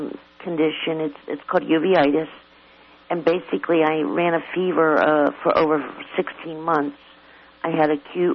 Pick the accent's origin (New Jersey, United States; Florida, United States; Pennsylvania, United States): Pennsylvania, United States; born there; now in Raleigh, United States; Well, I was born on the Pennsylvania-Jersey line at the foothills of the Poconos Mountains.